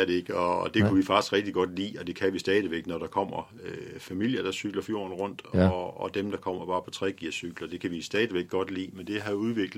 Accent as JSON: {"language": "Danish", "town": "Skjern", "region": "Central Denmark Region", "country": "Denmark", "tie": "born or raised there", "said": "Jeg er en Skjern-dreng, det synes jeg selv, man kan sige."}